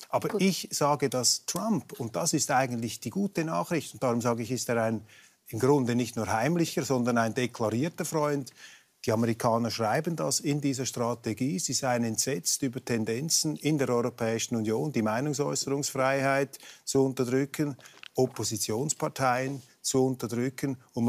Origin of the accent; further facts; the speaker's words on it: Switzerland; Also ich würde mich als Schweizer, bin ich dem Fanclub der Schweiz zugehörig.